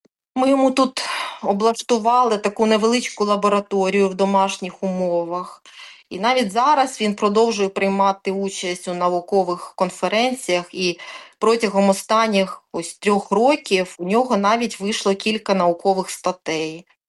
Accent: Kyiv, Ukraine; moved away as an adult; now in Australia; Я киянка. Народилась і все життя прожила в Києві. В Австралію я приїхала в квітні 22-го року

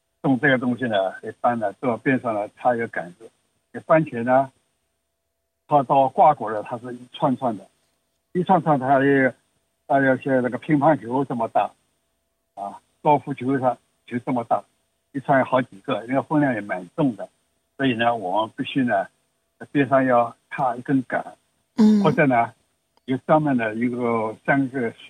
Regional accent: China; 我们中国人最后是自己留种啊

